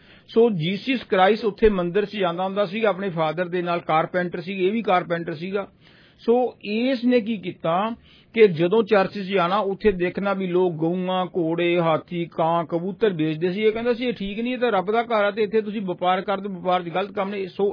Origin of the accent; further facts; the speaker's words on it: Barnala, Punjab, India; ਜਿਸ ਤਰ੍ਹਾਂ ਸਾਡੇ ਇੰਡੀਆ ਚ ਰਿਵਾਜ਼ ਹੈ ਨਾ, ਅਸੀਂ ਕਹਿੰਦੇ ਸਾਡੇ ਇੱਕ ਮੈਂ ਬਰਨਾਲੇ ਤੋਂ ਹਾਂ